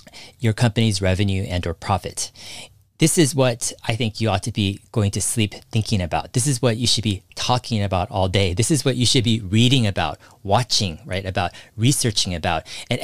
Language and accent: English; California, United States; Personally, I grew up in Silicon Valley.